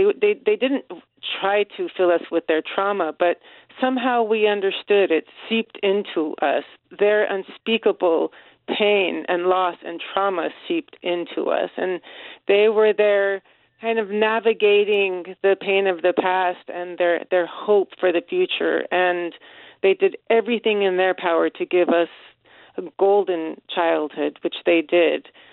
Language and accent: English; Los Angeles, California, United States; I remember growing up in Los Angeles, but we would go back every weekend to Fresno